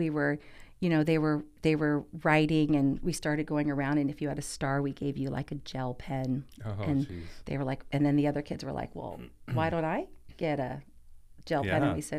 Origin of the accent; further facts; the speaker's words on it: Fullerton, California, United States; And both Pam and I grew up in Fullerton.